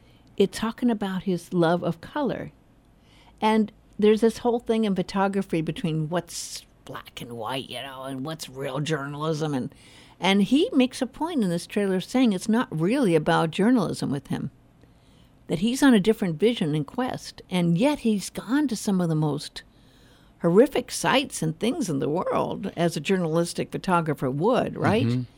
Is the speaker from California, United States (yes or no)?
yes; Beverly Hills, California, United States; growing up in Beverly Hills, you know what the translation of Trust Me is in Beverly Hills.